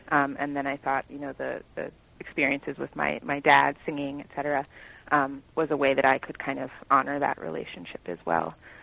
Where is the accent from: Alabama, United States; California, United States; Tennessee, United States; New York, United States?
New York, United States; New York City; particularly where I grew up in the Bronx, you know, I mean, even today people hear Bronx and it's like, has all these connotations, right?